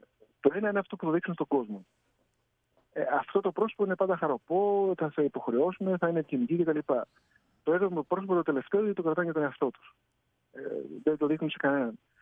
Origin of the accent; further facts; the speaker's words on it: Greece; Το γεγονός ότι είμαι Έλληνας με βοήθησε.